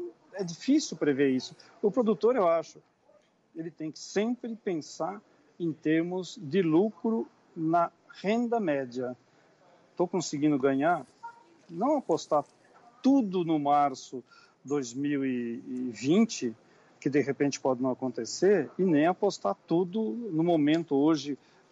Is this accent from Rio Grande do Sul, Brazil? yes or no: no; Jarinu, São Paulo, Brazil; Jarinu é meu local, a minha terra é em Jarinu, então estou por lá.